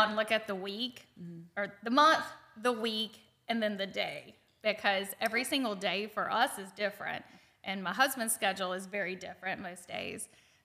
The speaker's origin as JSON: {"language": "English", "town": "Thomasville", "region": "North Carolina", "country": "United States", "said": "So I'm from Thomasville, North Carolina, a little small town north of Charlotte."}